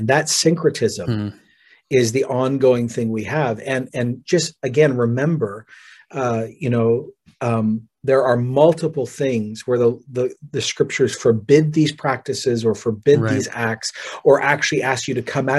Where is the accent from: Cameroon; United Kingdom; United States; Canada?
Canada; As a Canadian, I feel sick even mentioning it.